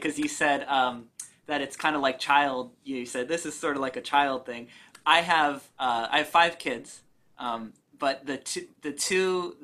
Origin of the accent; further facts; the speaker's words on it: United States; we're not British, we're American, so we're a little more rough with each other.